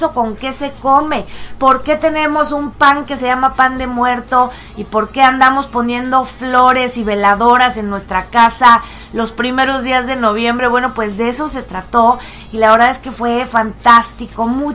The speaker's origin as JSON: {"language": "Spanish", "country": "Mexico", "said": "de todo aquello que fuimos y finalmente pues de todo aquello que seguimos siendo los mexicanos."}